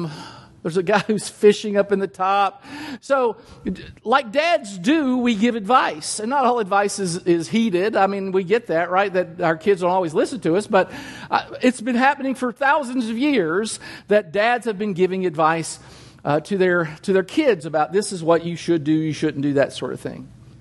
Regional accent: Kentucky, United States; When I was 16, I was chasing girls and dipping snuff. You know, I'm from Kentucky.

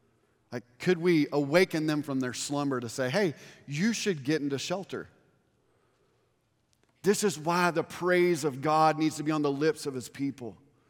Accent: Texas, United States; we turned on the news because we're from Texas, y'all.

